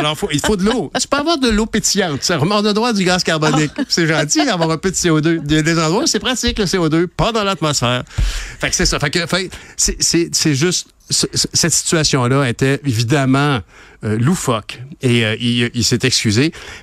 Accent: Quebec, Canada; en tant que Québécois

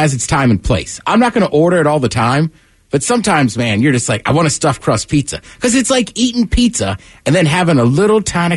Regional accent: United States; we're American.

